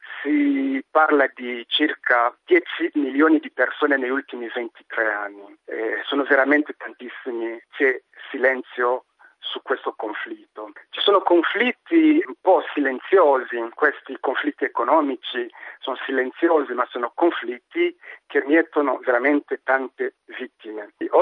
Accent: DR Congo; Vengo dalla Repubblica Democratica del Congo

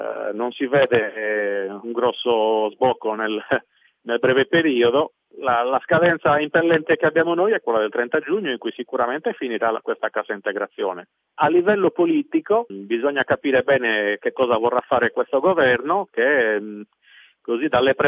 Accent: Sardinia, Italy; Quindi da sardo mi pongo anche un problema legato alla possibilità di volare

